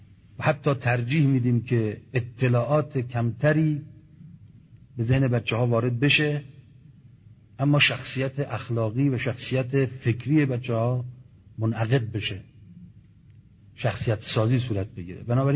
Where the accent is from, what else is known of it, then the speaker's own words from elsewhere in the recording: Iran; اونجا در این سمینار ما چون ایرانی هستیم دیگه